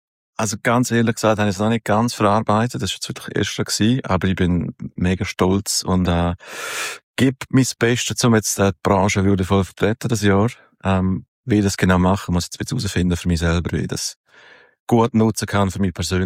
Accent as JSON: {"language": "German", "town": "Chur", "region": "Grisons", "country": "Switzerland", "tie": "born or raised there", "also_born_or_lived": "Domleschg", "moved": "yes", "said": "aufgewachsen bin in Chur und dann später im Domleschg und dann aber relativ früh dann mal weg."}